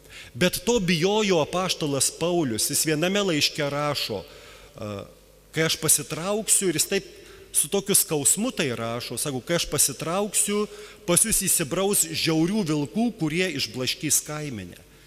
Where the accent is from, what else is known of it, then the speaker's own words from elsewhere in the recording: Kybartai, Marijampolė County, Lithuania; mano tėviškėje Kybartuose